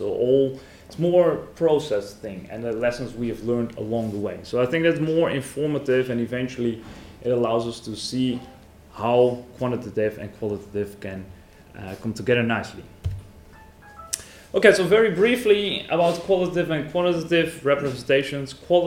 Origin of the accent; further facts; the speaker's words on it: Netherlands; I'm from the Netherlands, Utrecht University.